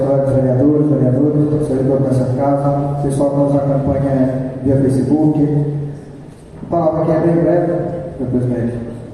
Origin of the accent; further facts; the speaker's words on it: Northeast Region, Brazil; Eu sou nordestino, fico muito feliz